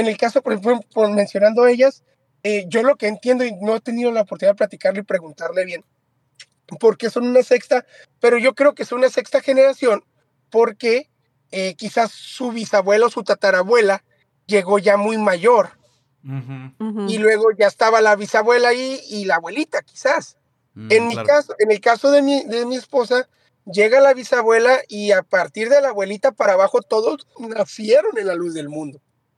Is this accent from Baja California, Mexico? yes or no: yes; Ensenada, Baja California, Mexico; born there; Yo nací en Ensenada, pero mi abuelita fue la primer miembro de la Luz del Mundo en Ensenada.